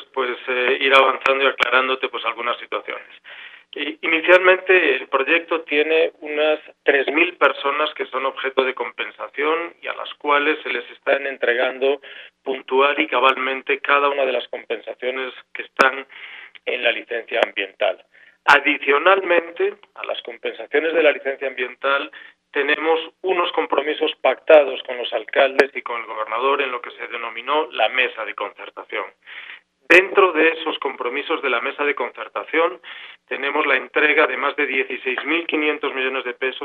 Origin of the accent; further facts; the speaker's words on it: Spain; now in Colombia; pues soy español, ya desde hace 16 años radicado aquí en Colombia y también colombiano por adopción